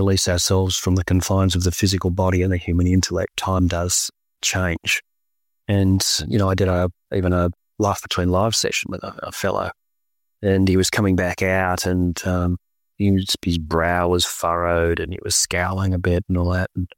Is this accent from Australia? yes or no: yes; Melbourne, Victoria, Australia; here in my hometown of Melbourne